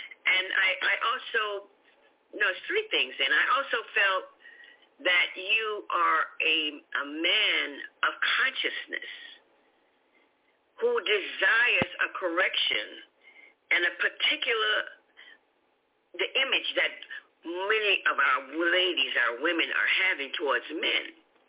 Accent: Louisiana, United States; Louisiana, that's my home state.

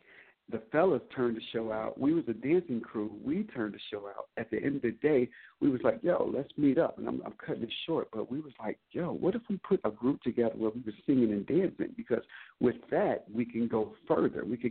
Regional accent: Cincinnati, Ohio, United States; I'm from Cincinnati, Ohio. Love dance. It's been in my body, in my bones since day one.

